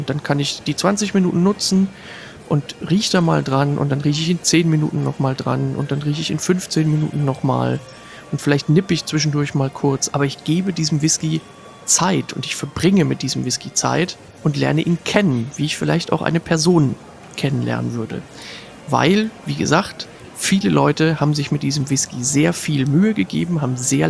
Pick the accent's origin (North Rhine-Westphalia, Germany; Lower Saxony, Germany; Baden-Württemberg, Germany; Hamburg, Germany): Hamburg, Germany; also born or lived in East Germany; für mich natürlich als Hamburger